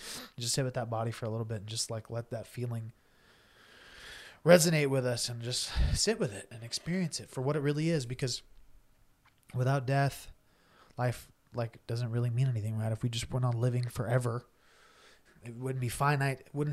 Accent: Snyder, Texas, United States; And I'm from Snyder, so, you know, West Texas.

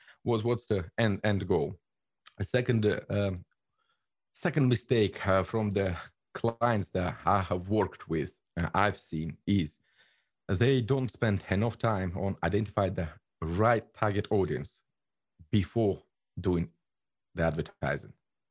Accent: Russia; English is a second language; also born or lived in Georgia; now in United Kingdom; As I said, I was born in Georgia. I was raised in Russia and lived half of my life here now in England.

